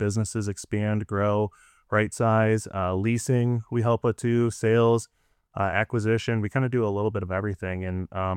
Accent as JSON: {"language": "English", "town": "Toledo", "region": "Ohio", "country": "United States", "tie": "born or raised there", "said": "So I've always born and raised in Toledo, Sylvania. Went to elementary at Maplewood or Highland, and Maplewood got redistricted."}